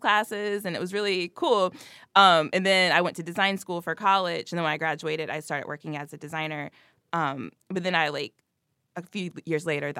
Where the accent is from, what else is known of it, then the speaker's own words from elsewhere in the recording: North Carolina, United States; now in New York, United States; I'm from North Carolina.